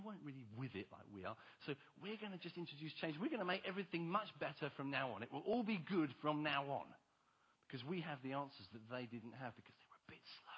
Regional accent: United Kingdom; I suppose that's part of being British, is this kind of, you know, we're British.

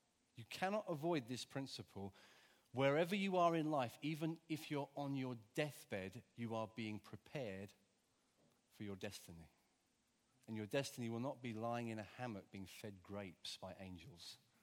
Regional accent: Hove, South East England, United Kingdom; I'm from Hove. I've had a fairly privileged life, frankly.

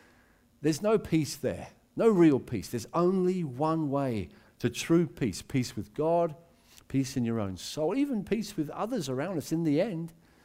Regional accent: England, United Kingdom; We're English. Well, I'm English, sorry.

